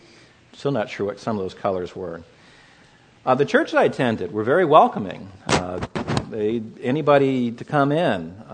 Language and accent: English; Los Angeles, California, United States; I had the privilege of growing up in Los Angeles during the 1960s and 1970s.